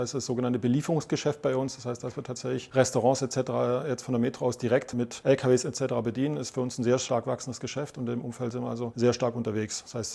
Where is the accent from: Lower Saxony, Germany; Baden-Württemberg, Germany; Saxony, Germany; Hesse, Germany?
Baden-Württemberg, Germany; ich versuche Hochdeutsch zu sprechen, bin Schwabe.